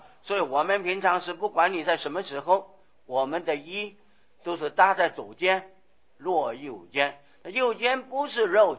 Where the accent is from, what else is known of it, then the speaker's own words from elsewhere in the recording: China; 我们中国人比较很供高的，自己才是人